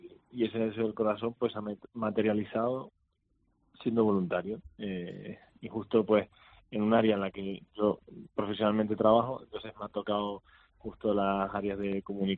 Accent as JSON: {"language": "Spanish", "region": "Canary Islands", "country": "Spain", "said": "Bueno, a ver, yo que soy de La Palma, y en La Palma, pues bueno, es una isla pequeña, con poquita gente y no muchos jóvenes en la iglesia"}